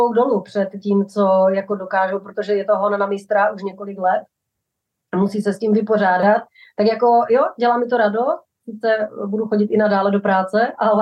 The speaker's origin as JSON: {"language": "Czech", "town": "Ostrava", "region": "Moravian-Silesian Region", "country": "Czechia", "tie": "born or raised there", "said": "Protože jsem rodilý Ostravák. I podle zvuku a přízvuku to jde slyšet."}